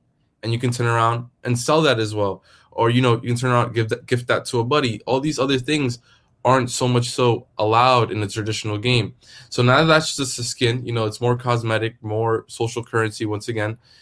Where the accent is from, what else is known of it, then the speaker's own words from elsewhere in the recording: New York City, New York, United States; And, you know, I'm from New York City. It was something I'd never seen before.